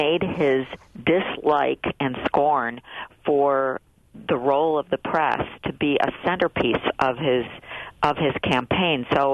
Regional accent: Lackawanna, New York, United States; I'm from Buffalo. I grew up in a town called Lackawanna

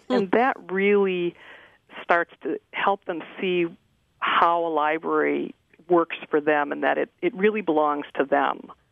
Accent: Green Bay, Wisconsin, United States; And I grew up in Green Bay, and we had a number of branches there

